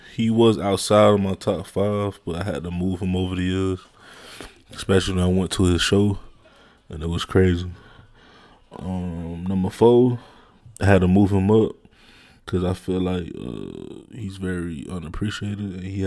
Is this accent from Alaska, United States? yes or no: no; Miami, Florida, United States; even though I'm from Miami, like, whenever I hear … music, I can see myself in the Queens or any other borough up north